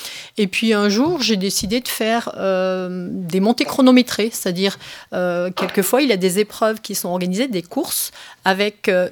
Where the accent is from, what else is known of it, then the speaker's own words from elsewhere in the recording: Saint-Étienne, Auvergne-Rhône-Alpes, France; j'ai 56 ans, j'habite à Terre-Noire, je suis née à Terre-Noire, donc c'est un quartier de Saint-Étienne.